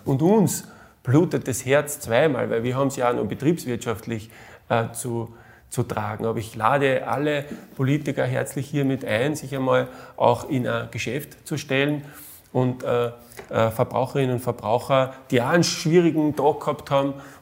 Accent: Austria; Ich bin da als Österreicher ja auch sehr stark verwurzelt.

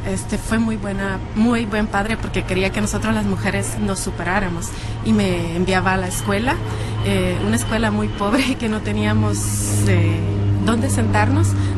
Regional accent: La Laguna de Ratana, Guatemala; Nací en un lugar muy chiquito, como un pueblito. Se llamaba La Laguna de Ratana. Y ahí crecí con mis padres.

